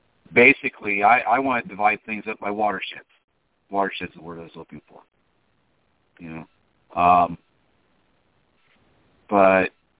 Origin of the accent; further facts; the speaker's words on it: Wisconsin, United States; I was raised up in Wisconsin. And it was all Caucasian, right?